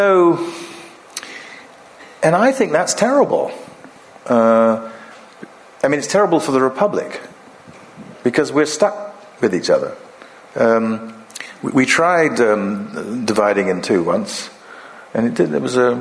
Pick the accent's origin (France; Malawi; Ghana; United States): Ghana; which I grew up in Ghana